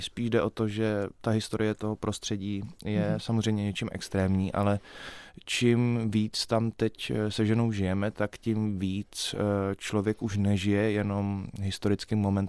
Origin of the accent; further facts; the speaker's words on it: Prague, Czechia; also born or lived in Uherské Hradiště; No, já jsem spíš Pražák, protože asi po roce mého života mě rodiče odvezli do Prahy za tátou, nebo jsme odjeli i s mámou a bráchou